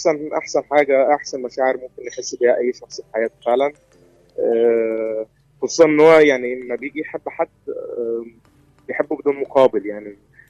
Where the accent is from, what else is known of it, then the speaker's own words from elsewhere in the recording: Cairo, Cairo Governorate, Egypt; أنا من القاهرة